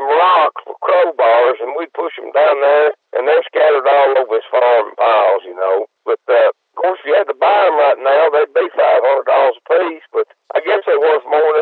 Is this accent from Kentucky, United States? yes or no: yes; Edmonton, Kentucky, United States; We're all from Edmonton, Kentucky. That's Edmonton, just like Edmonton, Alberta.